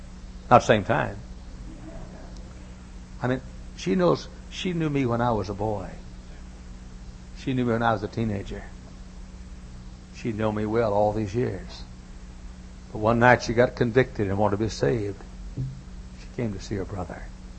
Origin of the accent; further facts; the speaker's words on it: Indiana, United States; I said, "Papa, I'm here from Indiana to visit. I'm preaching here. And you're going to have time."